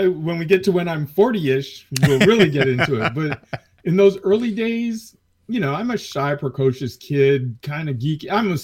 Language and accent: English; Placentia, California, United States; I didn't grow up in the South. I didn't grow up in the Midwest. Mm-hmm. I grew up in Placentia, California, where we're surrounded by migrant workers.